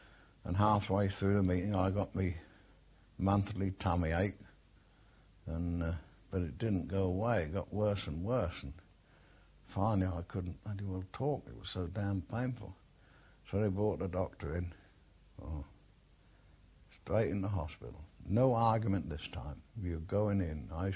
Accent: England, United Kingdom; and I'm very English, and I'm not really a party bloke.

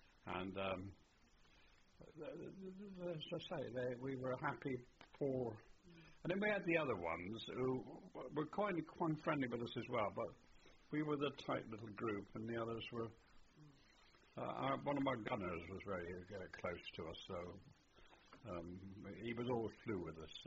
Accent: United Kingdom; Well, I suppose basically I am British in that we're always right, I felt.

